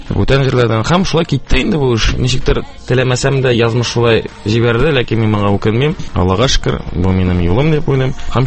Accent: Kazan, Tatarstan, Russia; born there; 30 октябрендә 1982 елны дөньяга барлыкка килдем. Үзем мин Казанда тудым. Әти шулай ук Казан егете, ул да булса менә элек Яңа Бистә дигән бистә бар ие. Шунда туып үскән, аның әти-әнисе Арча ягыннан килгәннәр.

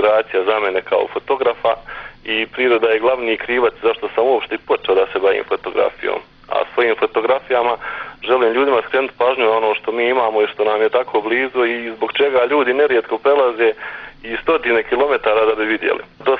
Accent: Jablanica, Federation of Bosnia and Herzegovina, Bosnia & Herzegovina; born there; Ja sebe smatram sretnim i privilegovanim što sam rođen ovdje u Jablanici.

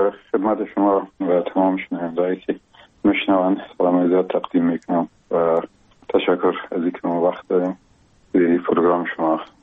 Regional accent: Logar, Afghanistan; یکی از قریه های قشنگ ولایت لوگر، مرز مربوطات ولسوالی محمد آقا، این قریه به اسم گمران و شیرازه یاد میشه، در اونجا به دنیا آمدیم

